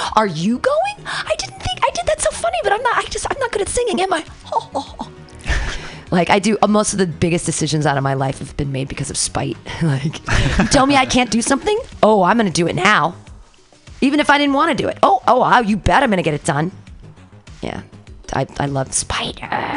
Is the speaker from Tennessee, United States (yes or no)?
no; California, United States; now in San Francisco, United States; I love San Francisco, and I grew up in the East Bay, and I've never lived outside California